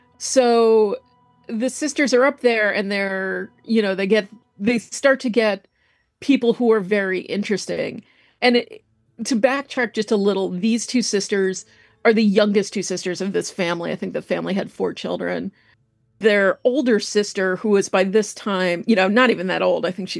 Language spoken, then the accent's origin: English; New York City, New York, United States; I'm from New York City proper, so it's all upstate to me